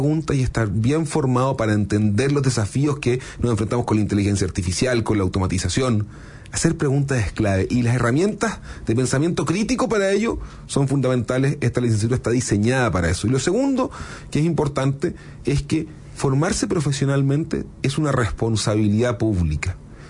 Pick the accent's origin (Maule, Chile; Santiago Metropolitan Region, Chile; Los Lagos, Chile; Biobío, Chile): Biobío, Chile; Concepción; yo soy de Concepción